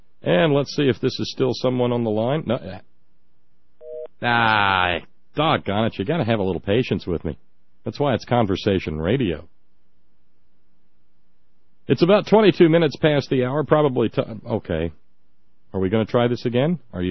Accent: Scotland, United Kingdom; I am, of course, Scottish.

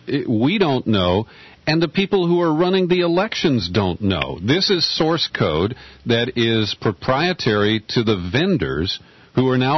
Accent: Ohio, United States; moved away; Yes, Brad, it is … I was born and raised in Ohio, and I left.

